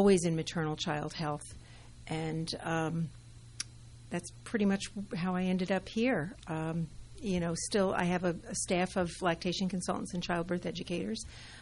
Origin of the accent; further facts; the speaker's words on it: Woodbridge, New Jersey, United States; also born or lived in Millstone; I'm born and bred in Jersey.